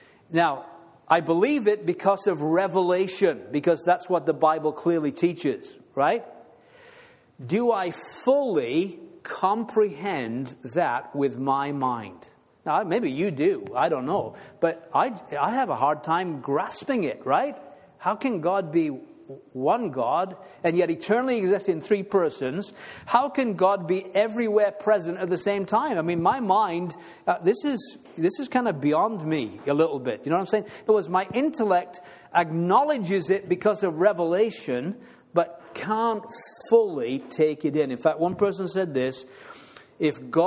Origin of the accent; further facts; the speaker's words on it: United Kingdom; You know, I kind of, growing up, I never cried. We're British. We don't ever show our emotions. That was the way we were raised.